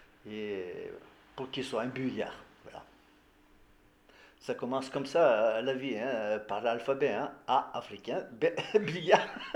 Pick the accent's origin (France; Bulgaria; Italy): Bulgaria; Plovdiv, Plovdiv Province; De Plovdiv, hein, d'ailleurs, actuellement, cette année, c'est la ville... la capitale européenne de la culture.